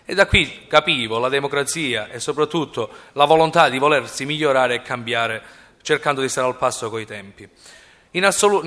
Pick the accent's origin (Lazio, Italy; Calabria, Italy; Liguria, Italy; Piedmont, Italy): Calabria, Italy; Catanzaro; vengo da Catanzaro che fa parte del Granducato di Tunisi e quindi sono scuro